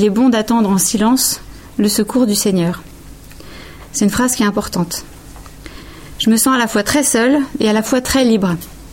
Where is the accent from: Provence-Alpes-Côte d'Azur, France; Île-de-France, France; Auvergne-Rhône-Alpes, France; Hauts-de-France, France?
Hauts-de-France, France; Amiens; Nous vivons à Amiens, en Picardie, ma région natale.